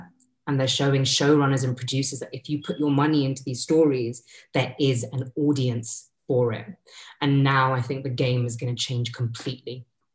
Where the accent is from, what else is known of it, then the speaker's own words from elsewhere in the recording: India; But if you look at history, like I'm Indian, the Kama Sutra, come on.